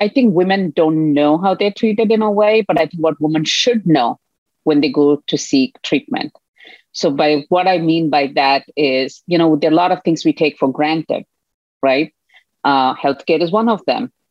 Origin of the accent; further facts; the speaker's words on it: India; moved away as an adult; now in United States; I'm from India, so I knew that the healthcare for women was not great before I immigrated to the United States.